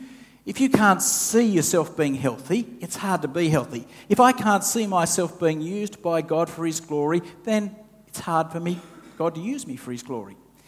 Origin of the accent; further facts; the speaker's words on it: New South Wales, Australia; I grew up in the Hunter wine region.